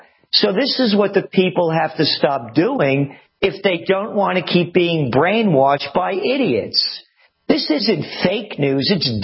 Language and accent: English; New York, United States; And I'm a New Yorker.